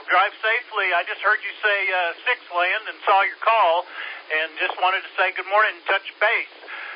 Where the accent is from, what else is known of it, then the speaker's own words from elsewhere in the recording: Simi Valley, California, United States; I'm originally from Simi Valley up in Ventura County, so I was just curious.